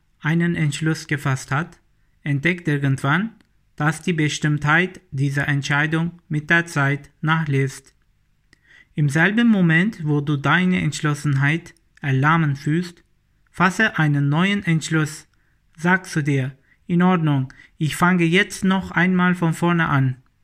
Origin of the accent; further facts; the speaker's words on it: Munich, Bavaria, Germany; ich komme aus München.